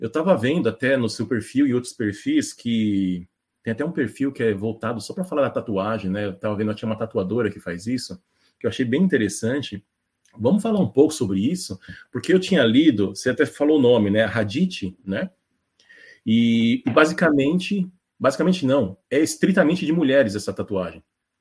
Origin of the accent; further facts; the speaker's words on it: São Paulo, Brazil; Eu sou da região norte de São Paulo, de um bairro chamado Imirim.